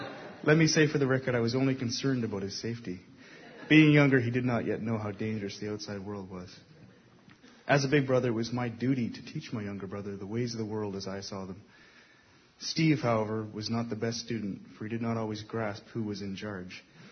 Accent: Calgary, Alberta, Canada; Growing up in Calgary, we had a playpen in our backyard.

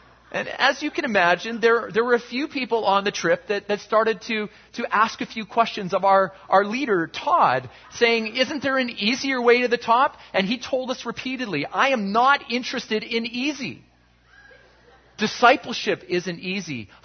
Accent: Canada; as a Canadian boy, I didn't grow up with deserts. I grew up with winter.

